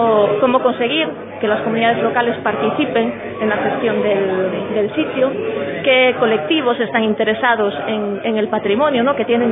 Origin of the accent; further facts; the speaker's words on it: Galicia, Spain; En Galicia, de donde yo soy, tenemos el Camino a Santiago